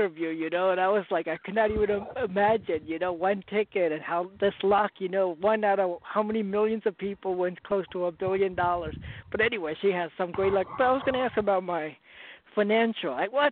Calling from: Philadelphia, Pennsylvania, United States; Yeah, I'm calling from Philly.

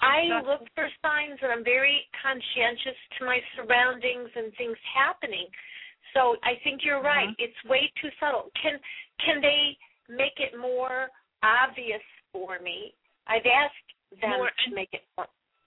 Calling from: California, United States; I'm calling from California.

